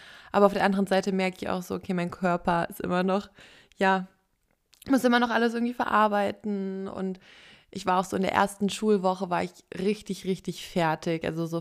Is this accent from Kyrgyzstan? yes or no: no; Hesse, Germany; wir kommen ja auch aus Nordhessen und da spricht man ja auch Dialekt teilweise.